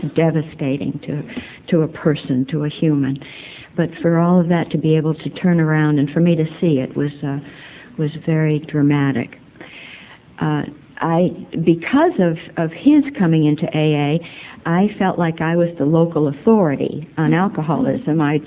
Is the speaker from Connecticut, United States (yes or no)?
no; Pawtucket, Rhode Island, United States; And that's where I grew up. I grew up in Rhode Island. I grew up in Pawtucket, Rhode Island.